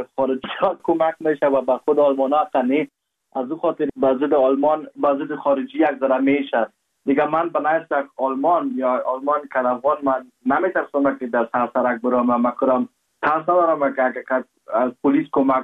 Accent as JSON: {"language": "Persian", "country": "Afghanistan", "said": "در افغانستان در وطنم"}